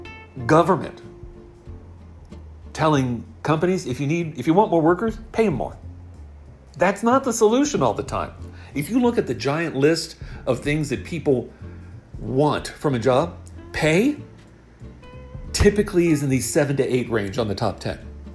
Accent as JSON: {"language": "English", "town": "Columbus", "region": "Ohio", "country": "United States", "tie": "born or raised there", "said": "There are situations in my hometown of Columbus, Ohio"}